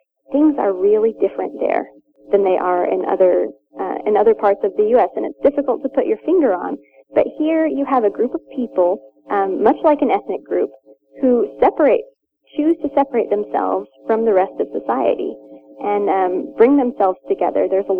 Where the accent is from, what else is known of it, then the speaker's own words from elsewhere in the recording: Texas, United States; I think I'm probably a Midwesterner by choice now. I grew up in Texas, in rural Texas